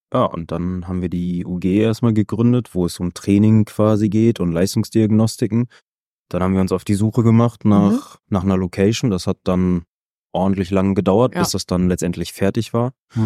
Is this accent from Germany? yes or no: yes; Hamburg, Germany; ich bin Hamburger quasi.